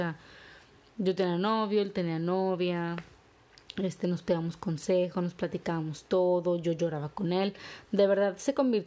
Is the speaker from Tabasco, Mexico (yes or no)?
no; León, Guanajuato, Mexico; also born or lived in New York; Yo estaba viviendo en Nueva York hace como 10 años. Yo soy de León, él es de Monterrey